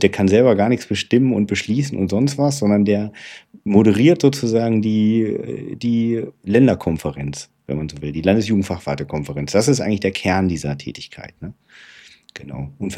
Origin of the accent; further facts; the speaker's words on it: Neustadt am Rübenberge, Lower Saxony, Germany; Ich stamme ursprünglich aus Neustadt am Rübenberge